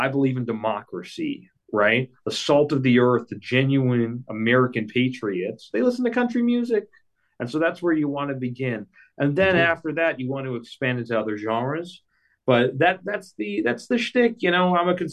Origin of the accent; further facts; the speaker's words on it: Quebec, Canada; I grew up in French Canada, and French Canada has two points of differentiation. It's French and it's Catholic.